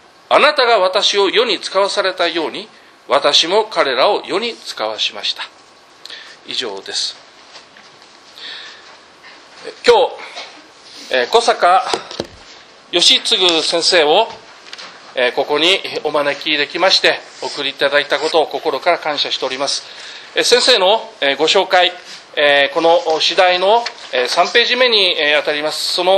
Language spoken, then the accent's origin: Japanese; Toyokawa, Aichi, Japan; 実は私が育ったのは3歳の頃から育ちましたのが豊川市というところで育ちました。